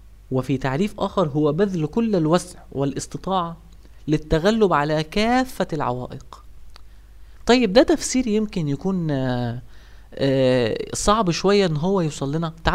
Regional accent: Egypt; وهل احنا كمصريين محتاجين قيمة الاتقان النهاردة؟

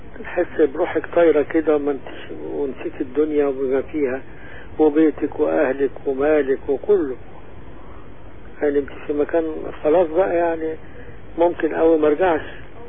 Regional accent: Shubra, Cairo Governorate, Egypt; born there; أنا من مواليد شبرا.

